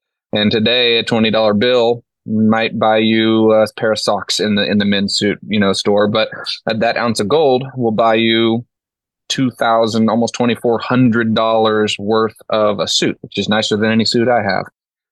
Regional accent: Washington, United States; I grew up in Washington State. No running water or electricity till I was about 15 years old.

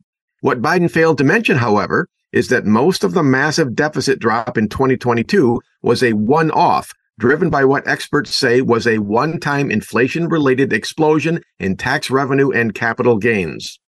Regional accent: Michigan, United States; the U.S. taxpayer-funded electric vehicle EV battery plant in my home state of Michigan

